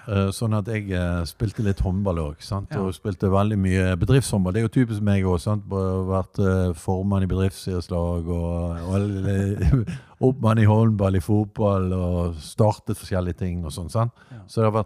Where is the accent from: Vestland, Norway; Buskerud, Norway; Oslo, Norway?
Vestland, Norway; Bergen; Ja, jeg er bergenser. Og Bergen jo med i mitt hjerte, og Brann og alt dette her. Jeg elsker byen vår, og jeg oppvokst opp under Løvstakken. Ja, ja, og gikk på Nykammer skole